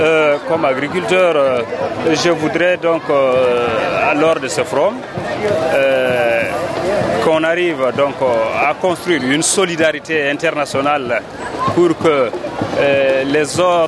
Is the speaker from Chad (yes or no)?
yes; Chad; Je suis du Tchad et je suis agriculteur.